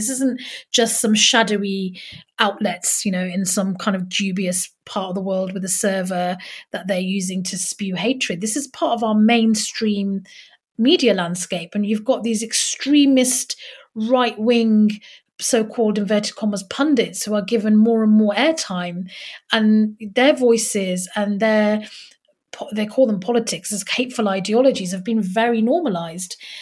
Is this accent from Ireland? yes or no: no; United Kingdom; I'm British